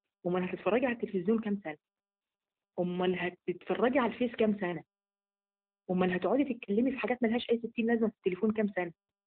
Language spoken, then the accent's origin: Arabic; Kafr El Sheikh, Kafr El Sheikh Governorate, Egypt; بصلي هنا في كفر الشيخ. انا من كفر الشيخ يا حبيبه القلب